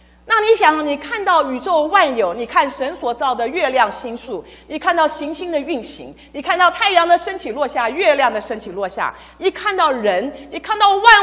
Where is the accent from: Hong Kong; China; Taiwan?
Taiwan; 我从台湾，我在台湾出生长大的，我们的巷子从街头走到街尾就是住家而已哦。